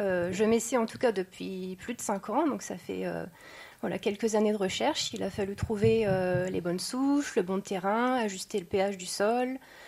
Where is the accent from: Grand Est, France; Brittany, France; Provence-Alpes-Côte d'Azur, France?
Grand Est, France; Saint-Germain; Tout à fait, je suis originaire de Saint-Germain.